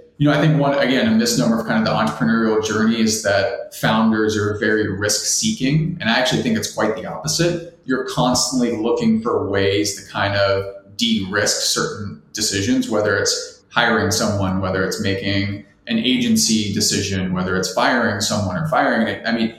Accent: Ohio, United States; I mean, I'm from Ohio. I had spent some time in New York and was living obviously in the West Coast after grad school.

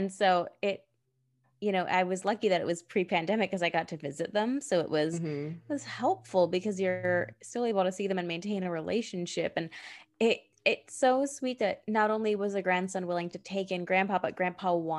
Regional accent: Northeast, United States; Like I grew up in the Northeast and our highways are not like gorgeous in New Jersey and like Delaware and going out to Long Island.

